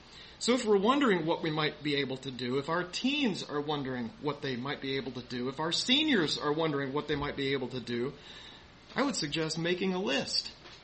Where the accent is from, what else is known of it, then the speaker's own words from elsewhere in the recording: Freeport, Illinois, United States; born there; a man who served as an elder at the church where I was born down in Freeport, Illinois.